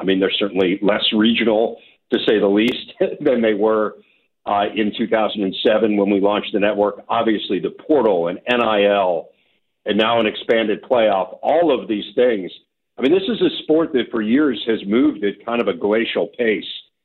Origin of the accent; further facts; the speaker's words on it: Midwest, United States; I grew up in the Midwest.